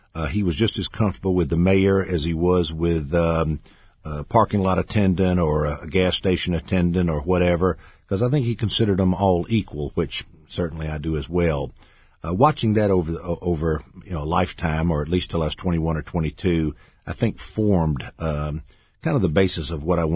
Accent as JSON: {"language": "English", "town": "Columbus", "region": "Ohio", "country": "United States", "tie": "born or raised there", "said": "because Columbus is a big little city and, you know, I knew a lot of folks and I didn't want to do it in my hometown."}